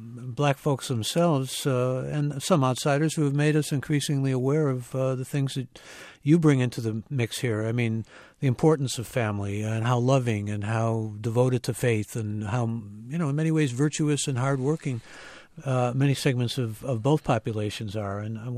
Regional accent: Ohio, United States; You want to make a prediction about our home state? We're both from Ohio.

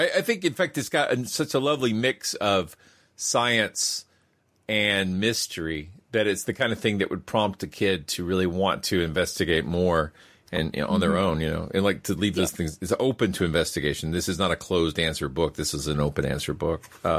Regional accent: United States; as an American skeptic, though, I was disappointed

